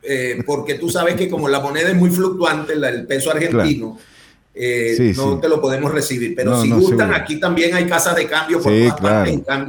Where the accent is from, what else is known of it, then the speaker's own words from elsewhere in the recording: Venezuela; now in Chile; Soy venezolano, Marcelo, tengo 5 años que llegué a Chile